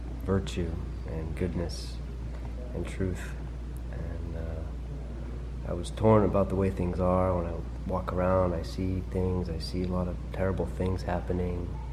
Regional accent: Massachusetts, United States; I'm from Massachusetts, so it's a lot of Catholics there. It's a lot of Irish Catholics, but my family wasn't Catholic.

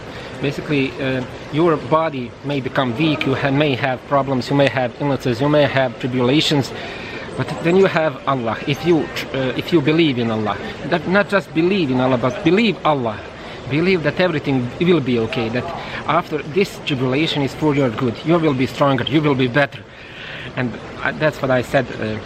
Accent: Dubica, Republika Srpska, Bosnia & Herzegovina; English is a second language; I received it in my hometown, in the same mosque, Gradska Jamia, Gradska Mosque in Dubica

